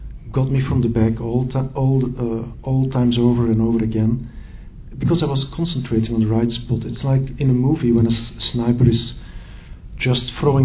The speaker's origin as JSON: {"language": "English", "country": "Belgium", "said": "I'm coming from Belgium."}